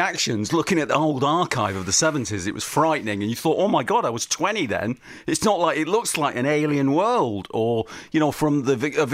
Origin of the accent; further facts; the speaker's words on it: Manchester, North West England, United Kingdom; I grew up outside Manchester